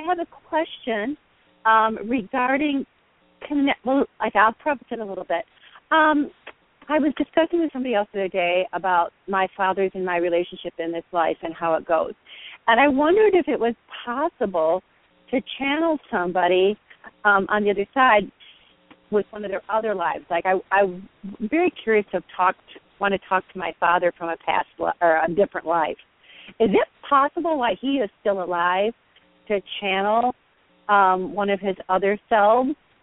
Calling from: Lansing, Michigan, United States; I'm calling from Lansing, Michigan.

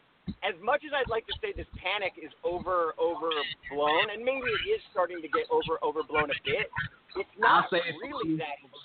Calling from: Los Angeles, California, United States; Los Angeles.

